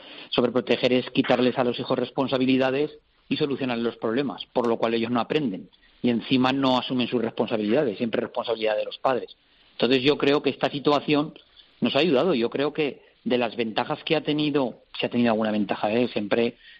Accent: Jerez de los Caballeros, Extremadura, Spain; yo soy aquí de Jerez de los Caballeros, de Zaragoza

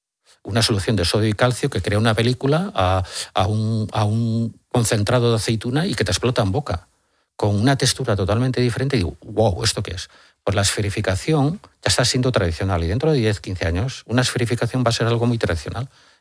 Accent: Guente, Galicia, Spain; yo soy de Galicia, de una aldea que se llama Guente, al lado de Negreiro, un pueblecito al lado de Santiago.

